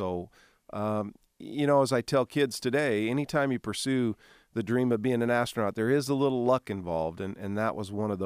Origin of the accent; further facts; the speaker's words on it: Ashland, Nebraska, United States; in my hometown of Ashland, a very small town between Omaha and Lincoln on Highway 6